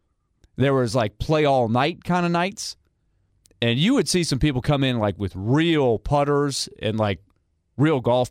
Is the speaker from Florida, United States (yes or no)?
yes; Orlando, Florida, United States; And there was one called Pirate's Cove when I was growing up in Orlando.